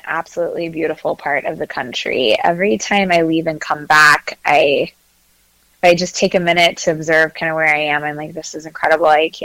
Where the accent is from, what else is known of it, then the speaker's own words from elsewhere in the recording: Katy, Texas, United States; now in Charlottesville, United States; I grew up in Katy, Texas, right outside of Houston.